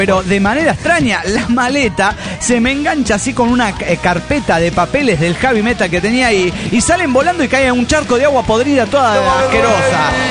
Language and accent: Spanish; Guaymas, Sonora, Mexico; Hola, soy … de Guaymas, Sonora.